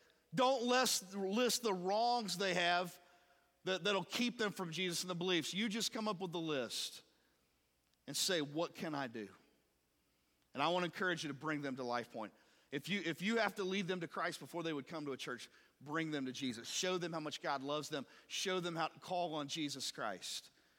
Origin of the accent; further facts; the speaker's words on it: Ohio, United States; now in Louisville, United States; From having family from Eastern Kentucky and growing up in Ohio and coming to this awesome city, there was a lot of things I didn't understand.